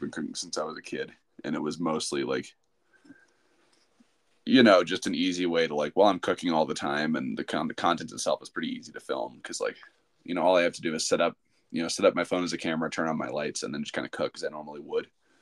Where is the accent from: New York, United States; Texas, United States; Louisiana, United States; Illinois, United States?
Texas, United States; He did barbecue sometimes, you know, growing up in Texas.